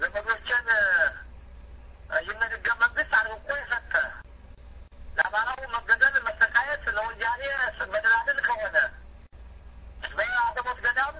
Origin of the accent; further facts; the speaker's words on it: Amhara, Ethiopia; የጎንደር ክፍለ ሀገር ተወላጅ ነኝ። ጋይንት አውራጃ ተወልጄ ያደኩኝ ጎንደር